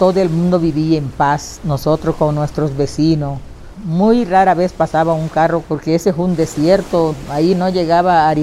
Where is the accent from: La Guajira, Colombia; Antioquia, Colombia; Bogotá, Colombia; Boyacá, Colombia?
La Guajira, Colombia; Portete; Yo nací en Portete, crecí ahí.